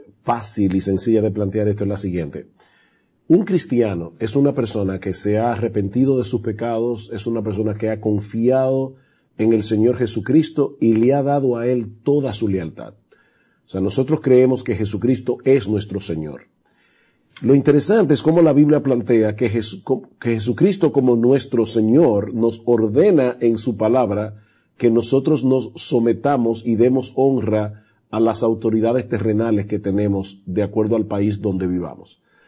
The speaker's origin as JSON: {"language": "Spanish", "country": "Dominican Republic", "said": "eso no elimina la realidad de que nosotros somos dominicanos, en nuestro caso. Nacimos en una nación, somos ciudadanos de esa nación."}